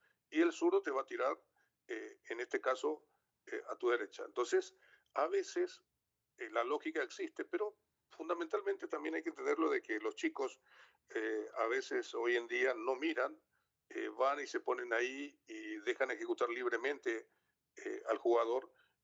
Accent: Paraguay; ese es un problema nuestro por la corrupción que impera en mi país.

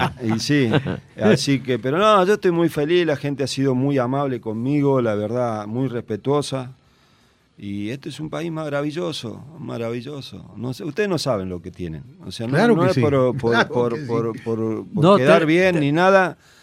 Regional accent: Córdoba, Argentina; pues yo soy de Córdoba, pienso ir a Buenos Aires a ver unos entrenamientos

